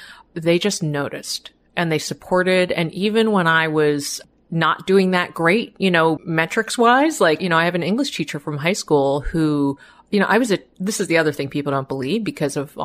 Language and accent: English; Boston, Massachusetts, United States; so I grew up in the Boston area, family of immigrants, one of seven kids, not a lot of money.